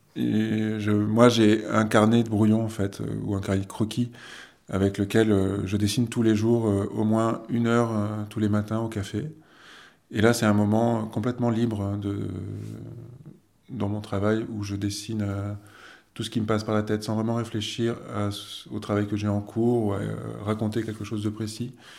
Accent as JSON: {"language": "French", "region": "Provence-Alpes-Côte d'Azur", "country": "France", "tie": "born there", "also_born_or_lived": "Marseille / Paris", "lives_now": "Die, France", "said": "j'ai 47 ans, j'habite à Die depuis une dizaine d'années. Avant, j'habitais à Marseille, et encore avant à Paris. Et je suis né dans les Hautes-Alpes."}